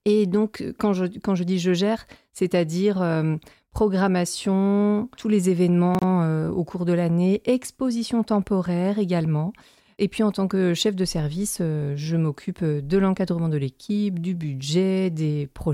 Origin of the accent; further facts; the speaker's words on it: Grand Est, France; moved away as an adult; also born or lived in Vendée; now in Bergerac, France; Je suis originaire du Grand Est et j'ai travaillé d'abord 7 ans en Vendée.